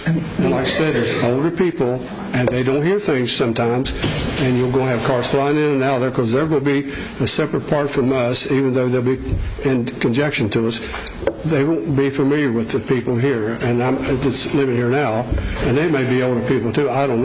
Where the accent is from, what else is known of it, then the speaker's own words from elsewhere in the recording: West Virginia, United States; But I came from West Virginia. They did the same thing to us.